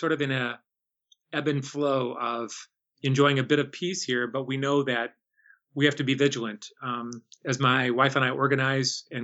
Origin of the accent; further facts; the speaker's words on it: Chicago, Illinois, United States; now in Washington, United States; I grew up in Chicago, in inner city Chicago, and now living in DC.